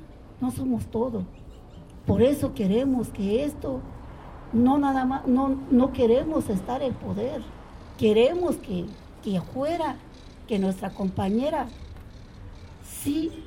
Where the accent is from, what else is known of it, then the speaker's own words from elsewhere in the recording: State of Mexico, Mexico; now in Mexico City, Mexico; Yo vengo del Estado de México, resido en la Ciudad de México, que luego nos dice que somos migrante, pero nadie es migrante. Somos mexicanos